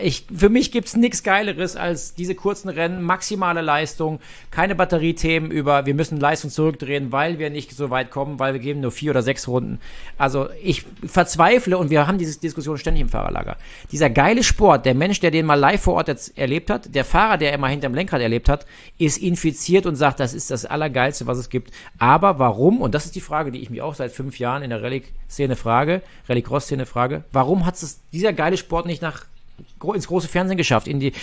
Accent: Rhineland-Palatinate, Germany; Nürburgring, meine Heimat, da bin ich aufgewachsen.

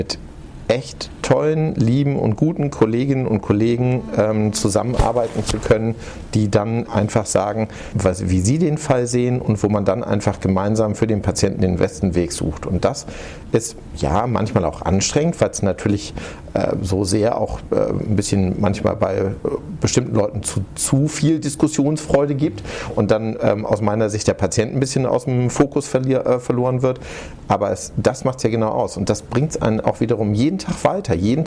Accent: Hamburg, Germany; born there; ich komme ursprünglich gebürtig aus Hamburg, bin dann bedingt durch den Beruf meines Vaters, der war Diplom-Ingenieur, Maschinenbauingenieur, sind wir ziemlich viel durch Deutschland hin und her gezogen.

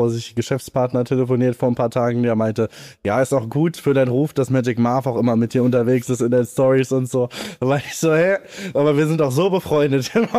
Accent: West Germany, Germany; selbst ich als Wessi, ich habe das so ernst genommen.

